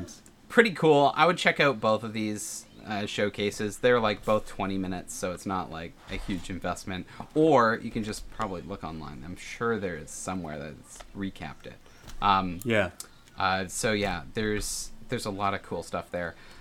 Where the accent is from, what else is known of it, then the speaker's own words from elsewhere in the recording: Canada; I think for me, it's a little bit more because I'm a Canadian, and Canadians got to play a little bit more money because our dollar is not as made out of the right metal